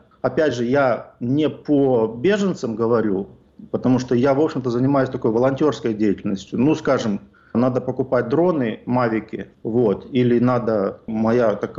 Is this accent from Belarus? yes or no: no; Ukraine; moved away as an adult; also born or lived in Kazakhstan; now in United States; Я вырос в Украине. В 81 году отец решил из Казахстана уезжать полностью домой, в Украину, потому что он из Украины. Вырос я в Украине